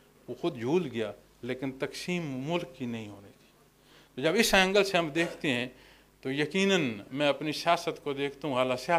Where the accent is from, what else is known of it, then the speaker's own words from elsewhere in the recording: Pakistan; میں پھر بتاتا ہوں جناب, میں پاکستانی ہوں جناب